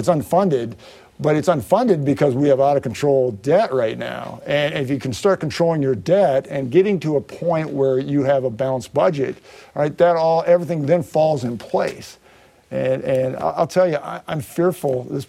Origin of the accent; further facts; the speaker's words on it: Iowa, United States; In my community, my hometown, the Iowa Extension was actually started 100 years ago.